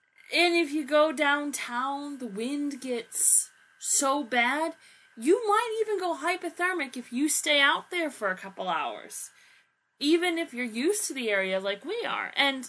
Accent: Buffalo, New York, United States; also born or lived in Winchester, Virginia; I'm 25 years old, and I've lived in this area for most of my life. I was born in Winchester, Virginia, which is about as far away as you can get from Buffalo.

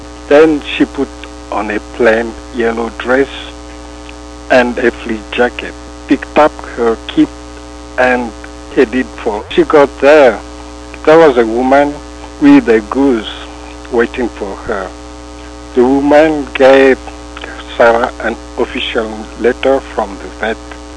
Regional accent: Madagascar; English is a second language; I'm originally from Madagascar. I was born in a small city which is called close to the city Antirabe.

